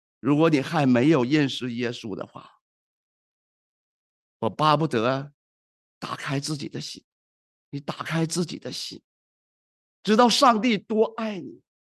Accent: China; 那广东话人也中国人嘛，那我也是中国人，那我就进去呀

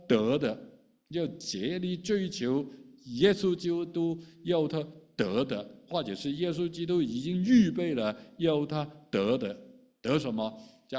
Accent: Hong Kong; now in Toronto, Canada; 回头看这四十年的人生啊，那假如我从香港来啊，如果我那个时候没有来加拿大读书，

